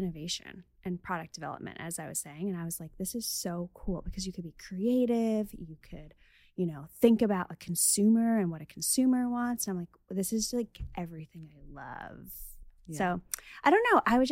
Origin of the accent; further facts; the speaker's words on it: New York, United States; So I grew up in New York, and I knew I wanted to study food science.